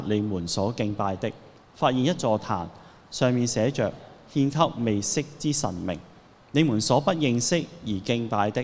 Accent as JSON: {"language": "Chinese", "country": "Hong Kong", "said": "譬如我們香港人來說，我們有些人可能是傳統的中國人的思想，以往家人都是拜開神的"}